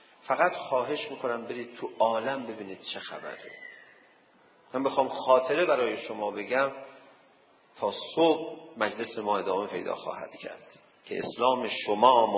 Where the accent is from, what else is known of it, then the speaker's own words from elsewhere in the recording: Iran; حالا ما از ایران اومدیم خدا شاهدیم